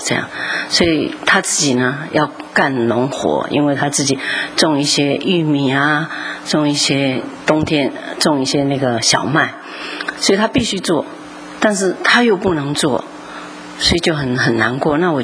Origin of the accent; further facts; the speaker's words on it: Taiwan; now in United States; 我就说我从南方来，南方什么地方，就一直问，后来我说我是从台湾来